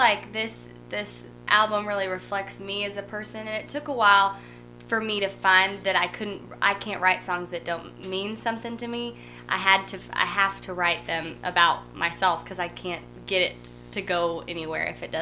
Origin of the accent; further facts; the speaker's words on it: Midwest, United States; which I grew up in the Midwest, so I traveled around the Midwest.